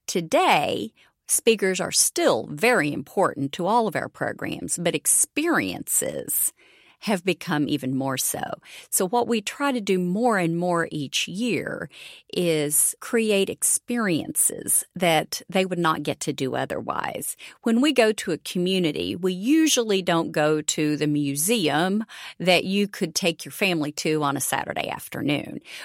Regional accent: Kentucky, United States; I grew up in Eastern Kentucky. I had never been in a coal mine until I went through Leadership Kentucky.

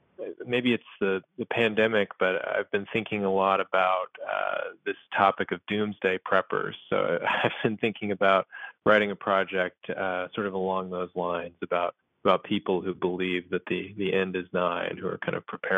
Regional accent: Kentucky, United States; the towns that I knew so well and the people that I knew so well growing up in Western Kentucky.

